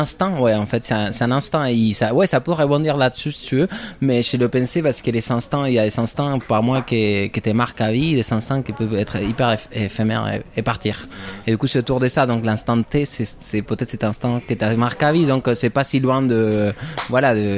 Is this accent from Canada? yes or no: no; Buenos Aires, Argentina; now in France; je viens d'Argentine, je viens de Buenos Aires, mais j'habite en France depuis déjà presque 10 ans